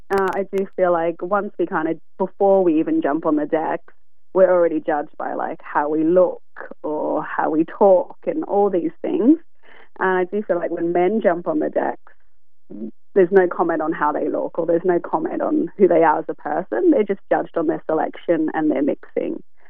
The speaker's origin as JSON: {"language": "English", "country": "Australia", "said": "So I'm Australian, but my parents both come from Cambodia."}